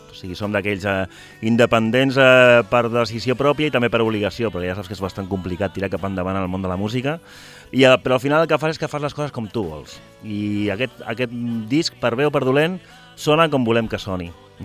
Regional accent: Catalonia, Spain; Jo sóc català, però normalment no canto en català. La meva mare és de Gosca

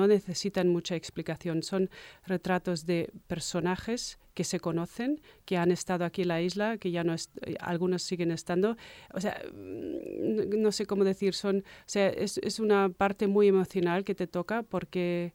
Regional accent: Germany; siendo yo misma alemana.

